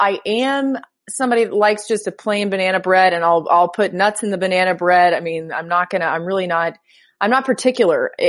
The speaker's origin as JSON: {"language": "English", "town": "Atlanta", "region": "Georgia", "country": "United States", "tie": "born there", "also_born_or_lived": "Celebration, United States", "said": "Okay, so I was born in Atlanta, but I did live in Celebration, Florida for a while"}